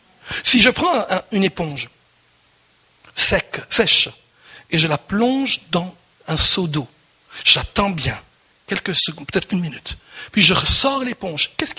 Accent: Belgium; Je suis belge de nationalité.

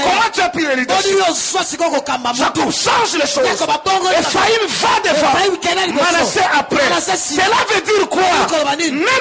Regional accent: Mbuji-Mayi, Kasaï-Oriental, DR Congo; je viens de Bakwanga, dans le sang de Bakwanga.

